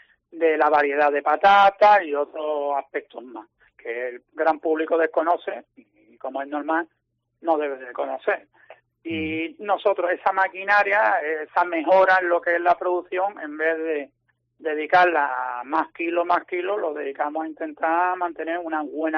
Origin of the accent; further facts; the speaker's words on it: Málaga, Andalusia, Spain; La familia y todos nosotros somos malagueños y concretamente del centro, vaya.